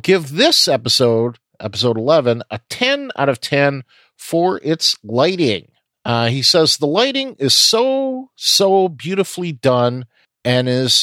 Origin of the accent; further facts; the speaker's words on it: Canada; I'm French Canadian, and you probably know French better than I do.